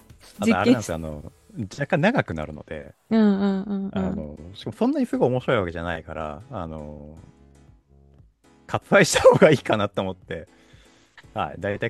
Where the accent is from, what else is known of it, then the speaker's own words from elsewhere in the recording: Yamanashi, Japan; accent: Koshu dialect; かっていうと、私山梨県出身で、山梨県に甲州弁って方言があるんですが、